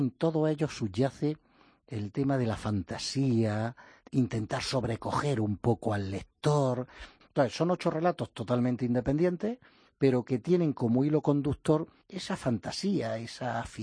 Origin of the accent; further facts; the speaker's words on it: La Carolina, Andalusia, Spain; El fin de semana pasado me encontré una señora de mi pueblo, yo soy de La Carolina, Jaén